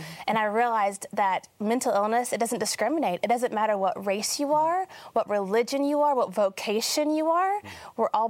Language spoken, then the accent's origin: English; Oklahoma, United States; I'm a housewife from the Bible Belt in Oklahoma.